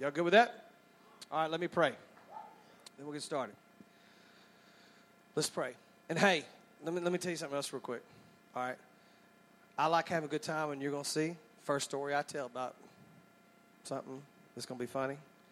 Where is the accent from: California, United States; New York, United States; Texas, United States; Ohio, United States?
Texas, United States; I said, Barry, I'm from Texas. How am I going to know about Cry Baby Bridge all the way down to Mobile, Alabama?